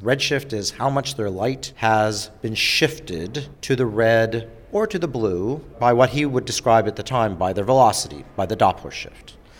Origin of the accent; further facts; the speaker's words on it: Alaska, United States; Actually, Alaska's a challenging place to do astronomy because during the summer it never gets dark, and during the winter it's colder than hell.